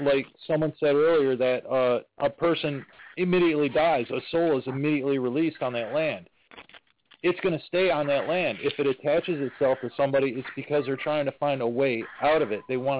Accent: Michigan, United States; I've gone out on investigations on my own back in my hometown of Michigan, home state of Michigan, up in Macomb County, there was an insane asylum that they took down back in the 70s.

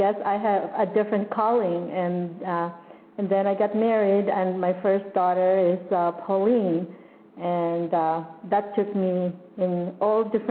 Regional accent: Philippines; English is a second language; now in United States; well, I came to the United States because of some I was born in the Philippines with a American citizenship and but outside the United States, of course, and then I have to come here between the ages of certain age and live here for 5 consecutive years.

